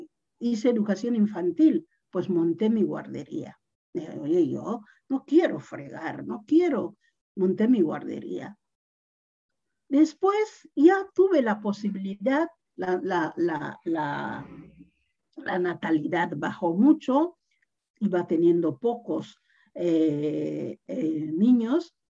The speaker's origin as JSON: {"language": "Spanish", "town": "Rebola", "region": "Bioko Norte", "country": "Equatorial Guinea", "tie": "born or raised there", "said": "la vuelta y veía Guinea. Y enseguida veía a Rebola, veía a mis amigos corriendo por las calles de mi pueblo."}